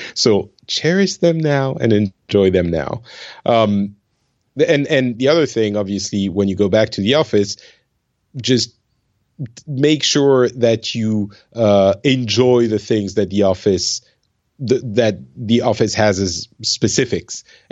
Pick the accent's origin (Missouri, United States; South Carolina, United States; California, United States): Missouri, United States; St. Louis; There you go. I'm definitely from the St. Louis area.